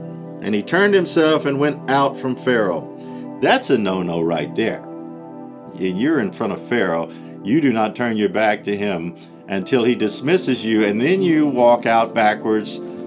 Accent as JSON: {"language": "English", "region": "Illinois", "country": "United States", "tie": "born or raised there", "said": "So, in my youth, I grew up on farms in Illinois."}